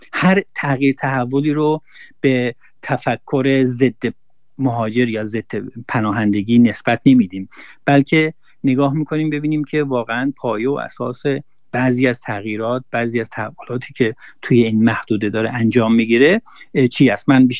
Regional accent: Iran; now in Sweden; ما نمیتونیم بگیم که بله ما مهاجریم، ما ایرانی هستیم، اصلا سوئد به ما چه ارتباطی داره.

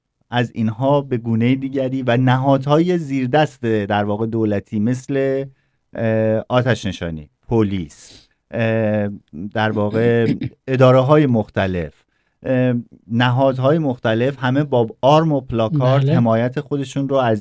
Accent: Iran; moved away as an adult; شاید برای خود … با پیشینه فرهنگی که دارم و توی جامعه ایران بزرگ شدم

